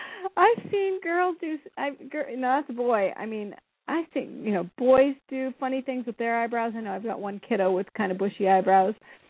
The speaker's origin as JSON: {"language": "English", "region": "California", "country": "United States", "said": "I'm from California, too."}